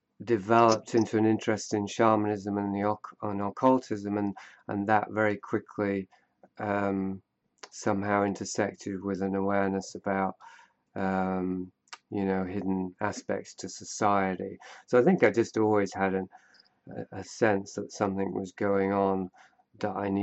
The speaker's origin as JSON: {"language": "English", "country": "United Kingdom", "moved": "yes", "lives_now": "Canada", "said": "Yeah, I'm British, but I live in Canada now. So I'm, okay. Yeah, I've been traveling for 30 years or so. But just settled in British Columbia."}